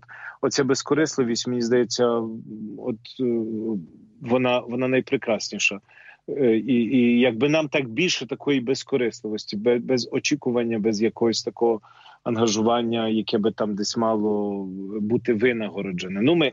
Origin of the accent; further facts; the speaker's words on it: Chortkiv, Ternopil Oblast, Ukraine; Тоді якби я сам з Тернопільщини, Чортків, тоді всім було важко.